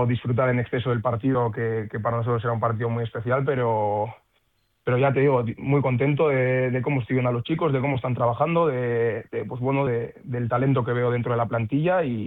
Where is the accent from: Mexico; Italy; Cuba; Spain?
Spain; Leioa, Basque Country; Yo al final también soy de Leioa